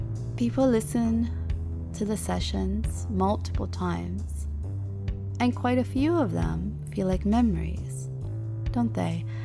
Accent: United States; now in United Kingdom; I know I sound like an American. I am an American. Actually, I'm a dual citizen of America and a European country. And I also live in the UK.

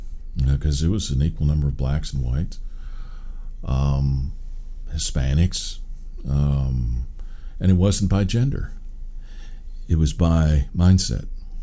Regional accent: Seattle, Washington, United States; I grew up in the Seattle area.

